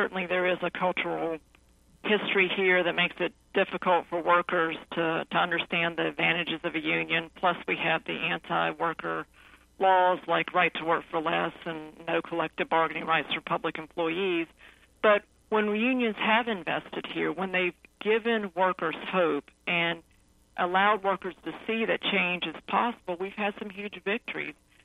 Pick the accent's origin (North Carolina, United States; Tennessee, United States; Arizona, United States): North Carolina, United States; Hickory; I think about my hometown of Hickory, North Carolina, in the western part of the state. It was the furniture capital of the country, but now all those factories are boarded up